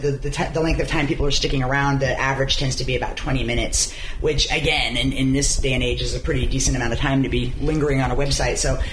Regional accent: Oregon, United States; I grew up in Central, so we're really connected.

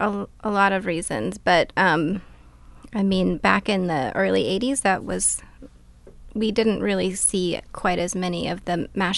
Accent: Colorado, United States; also born or lived in Fairbanks; now in Craig, United States; I grew up in Colorado, but I moved to Alaska about 10 years ago, and I've spent most of my time in Alaska, actually, in Fairbanks.

